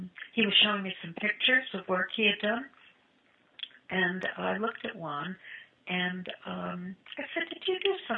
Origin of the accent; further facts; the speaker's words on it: New York, United States; You know, I went to a summer camp where I was from Long Island, but most of the people were from the city.